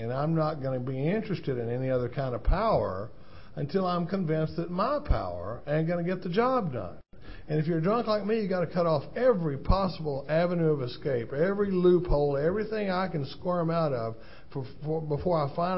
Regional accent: Austin, Texas, United States; We come from Austin, Texas, and I'm not seeing a lot of burnt orange around here

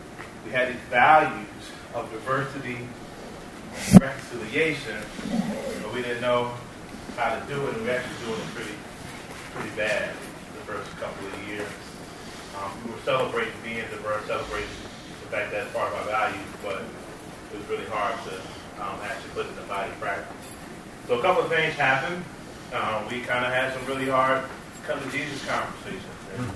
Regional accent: Richmond, Virginia, United States; So, so we're from Richmond, Virginia.

